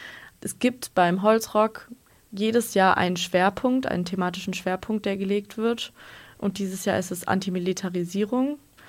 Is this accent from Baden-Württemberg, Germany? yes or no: yes; Lörrach, Baden-Württemberg, Germany; Es ist ein bisschen lustig, weil ich bin aus Lörrach